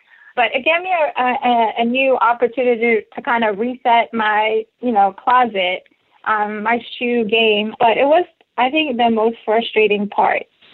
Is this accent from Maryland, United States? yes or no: yes; Maryland, United States; especially if you live in this, like in 4 type of season, where I'm from Maryland.